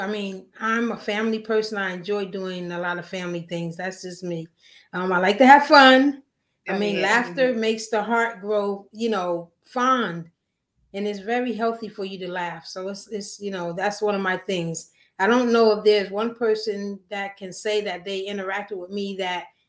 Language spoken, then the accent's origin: English; Neptune, New Jersey, United States; Well, I was born and raised in Neptune, New Jersey. So I am from New Jersey.